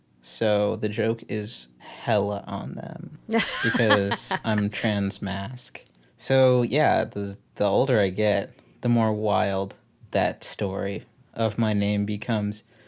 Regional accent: Texas, United States; I'm from Texas, but I don't really feel super Texan, but I also kind of do. Like, sometimes I get a bit of, like, an accent

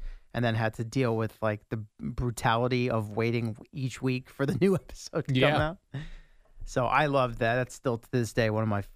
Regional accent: United States; That's my right as an American

